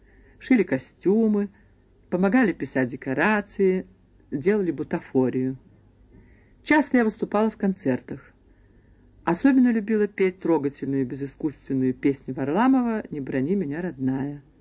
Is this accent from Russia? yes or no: yes; Nikolayevsk-on-Amur, Khabarovsk Krai, Russia; also born or lived in Volga; Я родилась на Волге. Отец мой был служащий, мать – учительницей. Мне был год, когда мои родные поселились на Дальнем Востоке, в Николаевске, на Амуре.